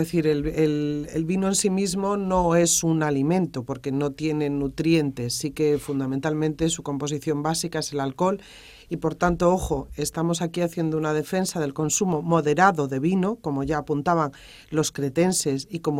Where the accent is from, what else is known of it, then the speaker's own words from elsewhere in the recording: Galicia, Spain; yo misma soy gallega